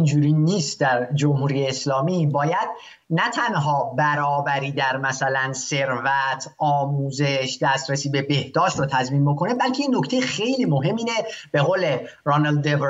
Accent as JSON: {"language": "Persian", "country": "Iran", "said": "هستم، هم لور، از طرف پدری هم شیعه هستم، هم عرب، هم خراسانی، اما من ایرانی هستم."}